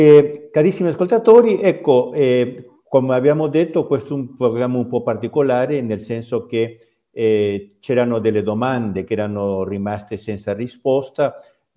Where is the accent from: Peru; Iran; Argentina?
Peru; Italian is a second language; now in Italy; voi sapete che io sono peruviano